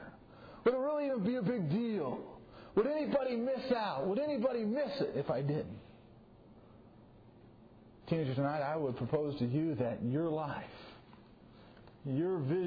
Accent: Missouri, United States; I grew up in Missouri. It was the St. Louis Cardinals.

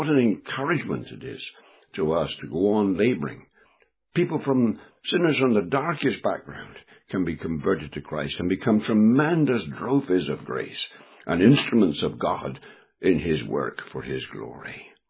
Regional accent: England, United Kingdom; Well, I'm an Englishman. That's obvious by my voice.

